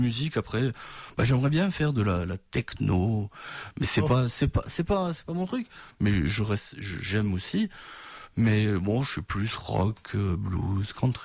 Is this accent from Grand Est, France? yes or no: yes; Grand Est, France; now in Alsace, France; Donc moi, je suis originaire de la vallée de la Fène, je suis en Moselle.